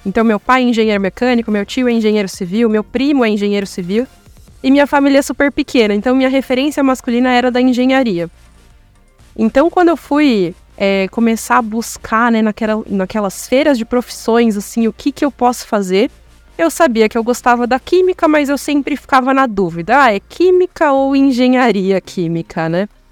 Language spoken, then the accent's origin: Portuguese; São Paulo, Brazil; eu sou nascida e crescida em São Paulo, né?